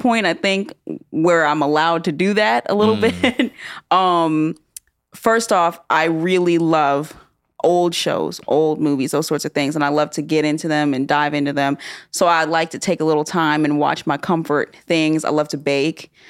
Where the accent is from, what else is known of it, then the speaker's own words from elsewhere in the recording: Stone Mountain, Georgia, United States; also born or lived in Clarkston / Atlanta; And growing up in Stone Mountain and Clarkston and Atlanta, where there are hundreds of countries represented in such a small area